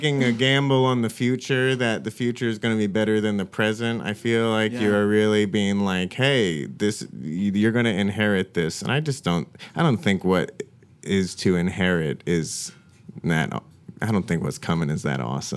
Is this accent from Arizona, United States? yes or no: yes; Arizona, United States; I grew up in Arizona, actually. But I only went to the Grand Canyon, like, after I went to college.